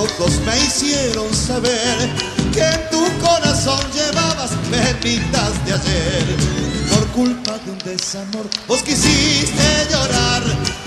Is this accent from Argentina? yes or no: yes; Santa Fe, Argentina; Somos de Santa Fe, un poco repartidos. Acá los muchachos, pero todos de Santa Fe.